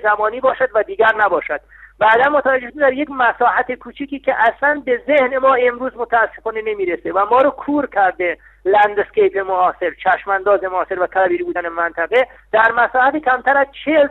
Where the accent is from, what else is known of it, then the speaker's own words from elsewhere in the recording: Iran; من واقعا به عنوان یک ایرانی نمیدونم چگونه میتوانیم این کار رو بکنیم،